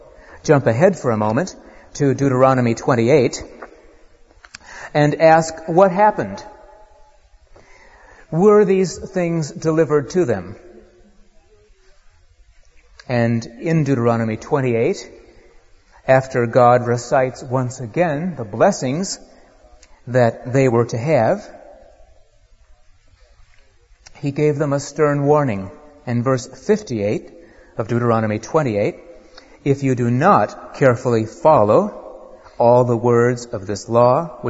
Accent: United States; now in United Kingdom; And as an American often does, I went up to the door

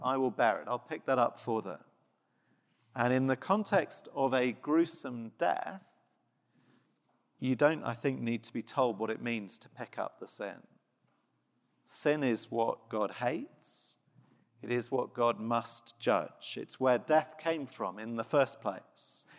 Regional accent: South West England, United Kingdom; I grew up in Glastonbury festival country, and I should say I was never involved

